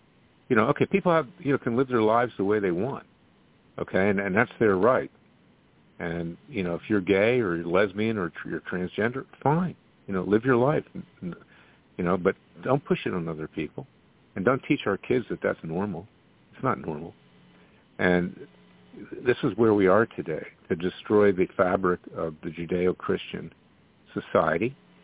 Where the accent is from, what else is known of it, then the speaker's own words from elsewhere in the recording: Florida, United States; I've been favorably disposed so far of Governor DeSantis in Florida. That's my home state.